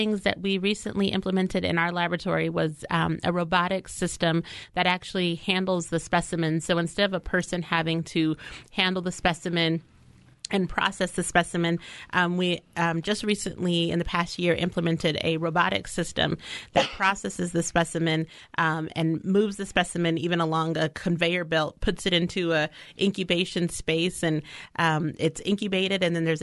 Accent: Albuquerque, New Mexico, United States; But, you know, I grew up here in Albuquerque. I went to some of the inner city schools here. I went to Longfellow Elementary. I went to Albuquerque High School.

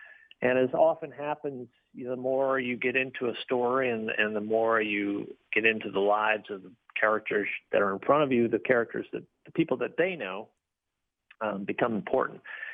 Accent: Iowa City, Iowa, United States; It's my hometown, as you mentioned, and it's a great bookstore, a great independent bookstore.

